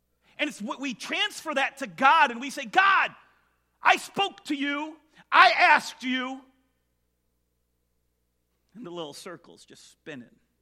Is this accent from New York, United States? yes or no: no; California, United States; now in Michigan, United States; When I grew up in California, We had earthquake drills once a month.